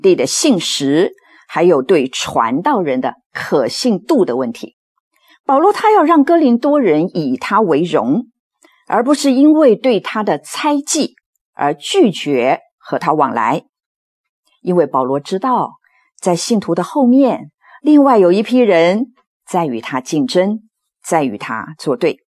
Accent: China; 这也不是我们中国人说这个问心无愧啦

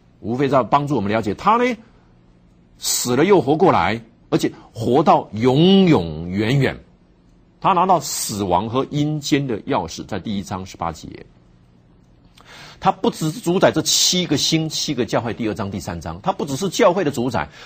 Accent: Taiwan; 我们台湾人也蛮刚硬的

